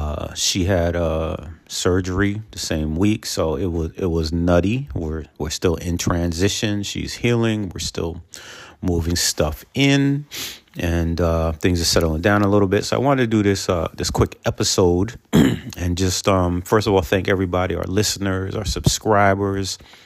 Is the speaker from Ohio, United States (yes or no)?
no; Peekskill, New York, United States; So although I'm based in Westchester County and active throughout the Hudson Valley, my hometown of Peekskill